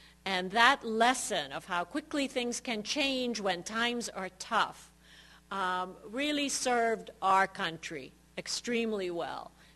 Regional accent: Hungary; now in United States; It used to drive me crazy when I would say that I was from Hungary, and people would say, oh, I know a Bulgarian too, or I know a Czech.

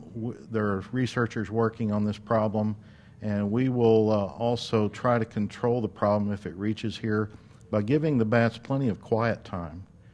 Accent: Texas, United States; now in Missouri, United States; I grew up in Texas, where it is endemic in some of the bat guano.

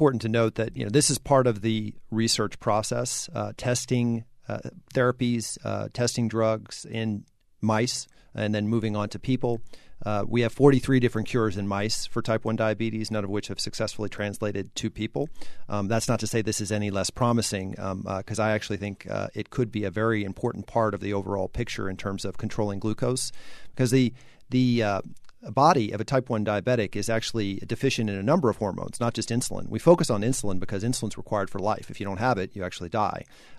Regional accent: Dallas, Texas, United States; This happens to be my hometown chapter because I grew up in Dallas.

